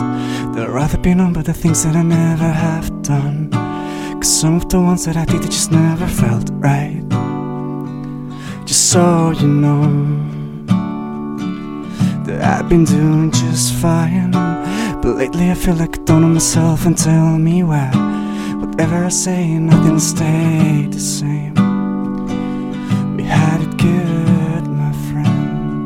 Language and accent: English; Madrid, Community of Madrid, Spain; I'm from Spain